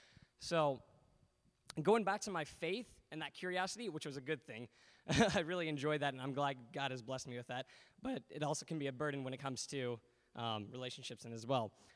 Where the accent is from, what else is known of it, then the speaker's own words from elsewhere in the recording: Ames, Iowa, United States; Well, I am from Ames.